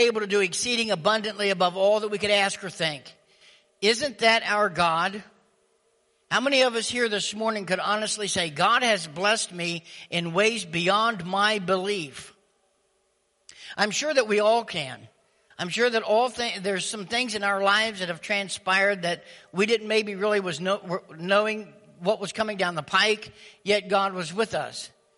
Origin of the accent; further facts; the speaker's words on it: West Virginia, United States; And it was like, even though I'm from West Virginia, I really didn't think I had done anything.